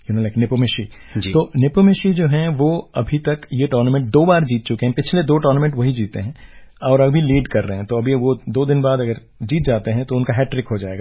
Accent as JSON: {"language": "Hindi", "country": "India", "said": "क्योंकि मैं इंडियन हूं"}